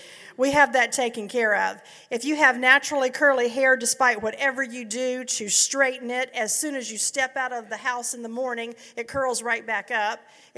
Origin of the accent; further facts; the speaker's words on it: Savannah, Georgia, United States; I really would love to just welcome you all for the next couple of days into my hometown. I may be a little biased, but I like Savannah